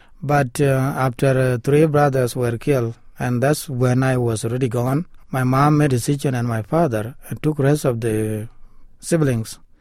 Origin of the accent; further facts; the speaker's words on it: Sudan; moved away; also born or lived in Kenya; Left home in 1987 to Ethiopia for 4 years. And then back to Sudan for 3 months only at the border, but not my hometown.